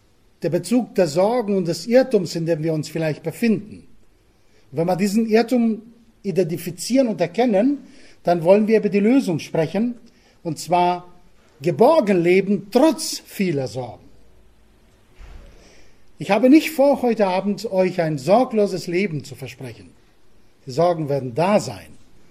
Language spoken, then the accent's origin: German; Crete, Greece; moved away as an adult; now in Germany; Nein, ich bin auf Kreta geboren und aufgewachsen. 19 Jahre habe ich dort verbracht, bis meine jetzige Frau kam. Und sie hat mich nach Bayern entführt.